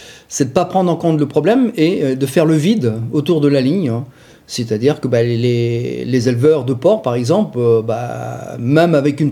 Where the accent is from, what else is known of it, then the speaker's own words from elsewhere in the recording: Normandy, France; chez nous, dans la Manche